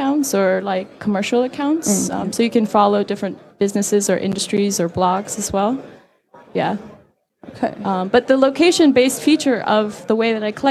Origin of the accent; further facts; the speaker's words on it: Saudi Arabia; now in Beijing, China; I'm, what do I say? I live in Beijing, China, and I'm American, but I grew up in Saudi Arabia, so I grew up in a very censored culture at a young age